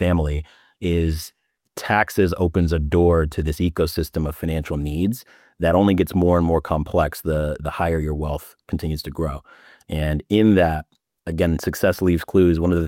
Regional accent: United States; For all intents and purposes, I'm American

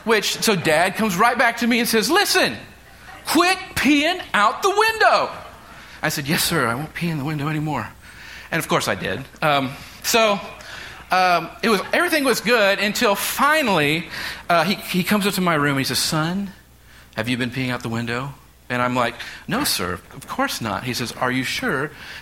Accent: Kansas, United States; So this is my house when I grew up in Kansas, and this is I lived there all my life.

